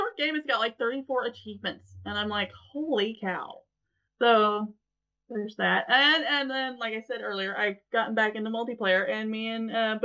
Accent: Midwest, United States; But then I'm from the Midwest, and we have demo derbies

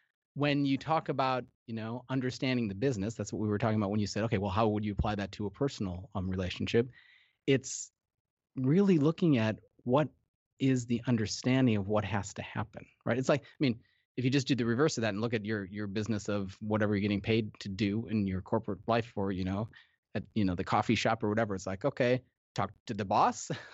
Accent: United States; now in Australia; And actually, that's funny because I'm American. As you can, I'm living in Australia, so.

